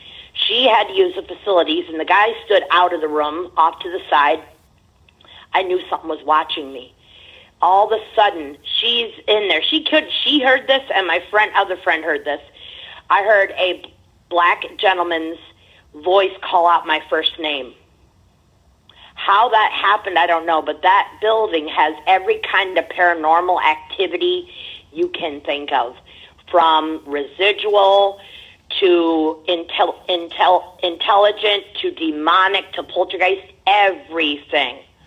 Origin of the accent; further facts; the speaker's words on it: Naples, Florida, United States; now in Monroe, United States; Yes, I'm a cheesemaker, but originally from Naples, Florida.